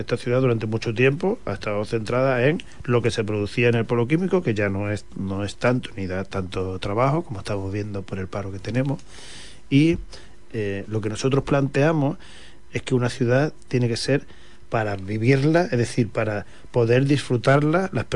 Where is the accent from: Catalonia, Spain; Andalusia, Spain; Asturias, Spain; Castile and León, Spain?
Andalusia, Spain; nuestra estrategia para conseguir cosas para Andalucía es organizarnos